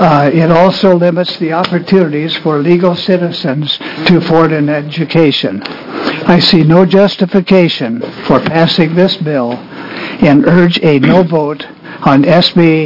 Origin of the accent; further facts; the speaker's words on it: Salem, Oregon, United States; I was born and raised in Salem, went to Willamette University